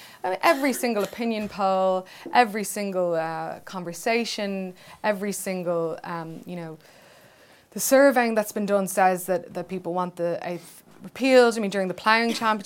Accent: Dublin, Leinster, Ireland; because I'm from Dublin

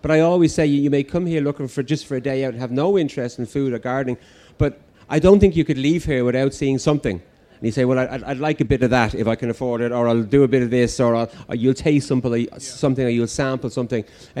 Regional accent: Ireland; And particularly, as I said, I think being Irish, we like to have a bit of space

